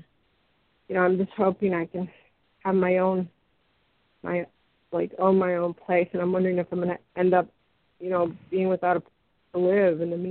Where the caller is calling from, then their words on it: Washington, United States; Washington State.